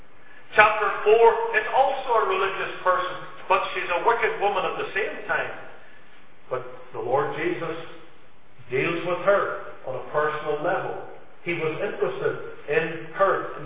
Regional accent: Belfast, Northern Ireland, United Kingdom; growing up in Belfast, I was living near the ocean, right by the water.

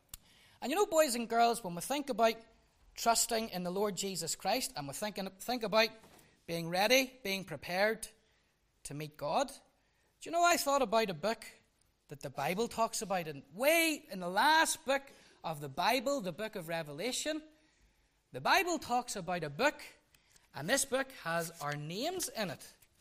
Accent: Newtownards, Northern Ireland, United Kingdom; born there; I was born in Newton Ards.

